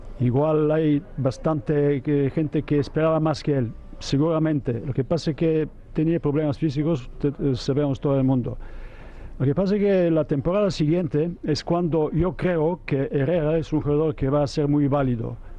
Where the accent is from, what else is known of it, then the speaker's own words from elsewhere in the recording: Bulgaria; Spanish is a second language; en mi país, en Bulgaria